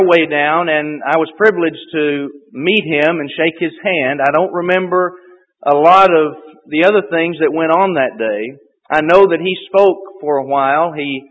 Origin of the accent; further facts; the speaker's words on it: Quinlan, Texas, United States; But growing up in Quinlan, many of the people in whose presence I grew knew